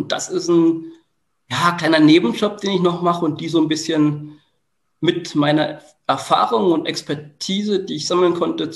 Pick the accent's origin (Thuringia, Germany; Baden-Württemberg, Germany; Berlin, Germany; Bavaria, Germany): Bavaria, Germany; Bamberg; Ich bin ja immer noch auch in meiner Heimat ein Stück weit aktiv.